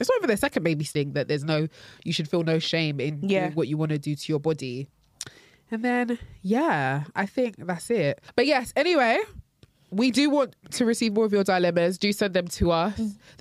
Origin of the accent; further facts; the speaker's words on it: Nigeria; I'm Nigerian.